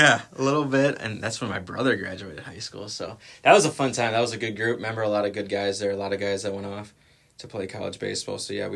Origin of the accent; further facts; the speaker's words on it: Racine, Wisconsin, United States; also born or lived in Burlington; I did say I was from Racine, Wisconsin, so my family moved out to Burlington my freshman year.